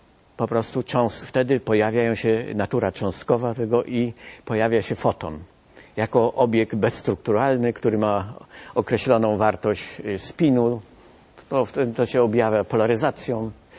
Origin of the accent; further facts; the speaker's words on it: Kcynia, Kuyavian-Pomeranian Voivodeship, Poland; Ja wspominam o tym, bo się wychowałem w Kcyni.